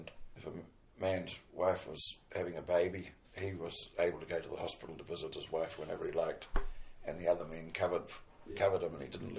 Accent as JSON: {"language": "English", "region": "Gisborne", "country": "New Zealand", "tie": "born or raised there", "also_born_or_lived": "Wellington", "said": "And they brought me up in Gisborne when I was a..."}